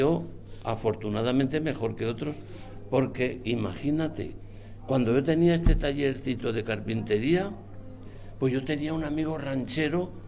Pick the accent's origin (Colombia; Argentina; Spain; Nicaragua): Spain; Malanquilla, Aragon; born there; also born or lived in Venezuela; Nací en Malanquilla, provincia de Zaragoza, en el año 1924.